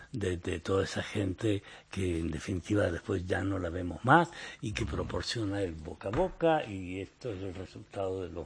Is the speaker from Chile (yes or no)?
no; Argentina; Tomo mate, que soy argentino.